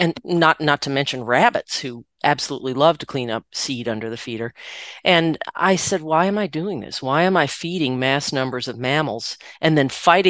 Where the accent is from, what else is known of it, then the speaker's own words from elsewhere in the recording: Virginia, United States; But get this, I grew up in Virginia.